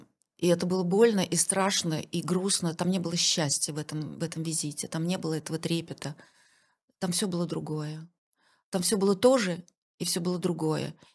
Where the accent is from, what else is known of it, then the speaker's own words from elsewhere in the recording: Kirov, Kirov Oblast, Russia; почему в этом списке городов я старательно обхожу мой родной город